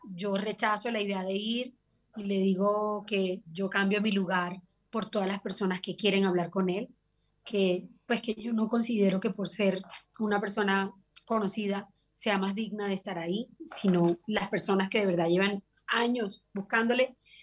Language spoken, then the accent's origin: Spanish; Colombia; ese es mi deseo como colombiana